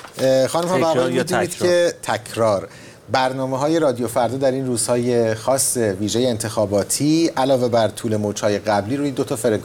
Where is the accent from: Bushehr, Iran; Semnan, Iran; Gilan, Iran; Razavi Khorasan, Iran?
Razavi Khorasan, Iran; Mashhad; حالا من چون مشهدی هستم توی این صفحات مجازی مشهدی